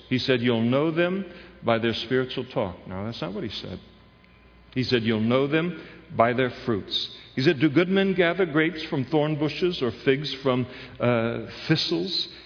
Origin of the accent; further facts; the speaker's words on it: Scotland, United Kingdom; not because I'm a Scot